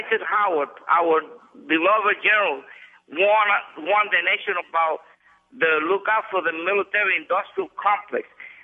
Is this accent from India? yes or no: no; Puerto Rico; born there; English is a second language; I was born in Puerto Rico, and I know that I speak with an accent.